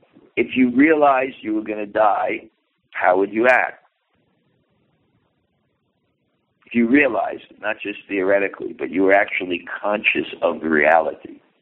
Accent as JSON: {"language": "English", "region": "New York", "country": "United States", "tie": "born or raised there", "said": "my conception always growing up in New York"}